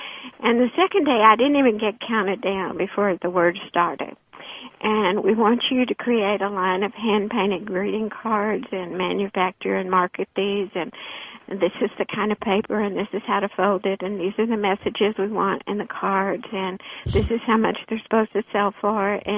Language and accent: English; Texas, United States; I'm from West Texas. All that has to be done before you go out the door, you know.